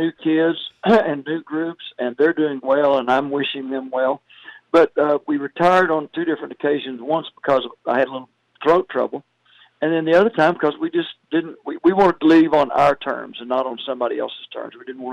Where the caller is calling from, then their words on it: Plant City, Florida, United States; Well, I'm in Florida. The brothers and I are at the Plant City Strawberry Festival.